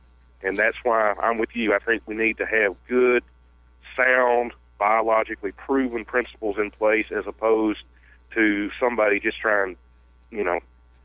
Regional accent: Selma, Alabama, United States; I'm a child of the Black Belt. I grew up in Selma, Dallas County.

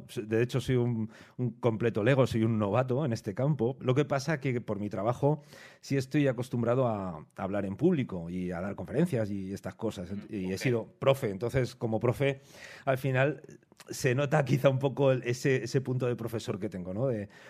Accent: Madrid, Community of Madrid, Spain; llegué a este pueblo y yo vengo de Madrid, de una gran ciudad

